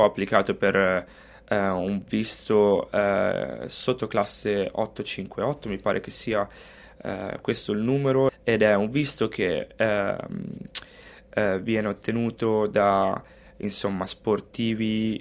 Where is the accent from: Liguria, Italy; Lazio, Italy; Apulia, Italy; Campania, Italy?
Liguria, Italy; Rapallo; io sono nato e cresciuto a Rapallo